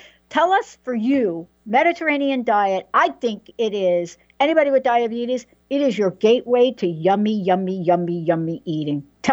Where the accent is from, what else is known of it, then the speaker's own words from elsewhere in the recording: Bronx, New York, United States; Uncle Ralph in the Bronx, we're from the Bronx, gardening, growing fresh pear trees, like in the Bronx, fresh herbs, fresh everything, and unbelievable food.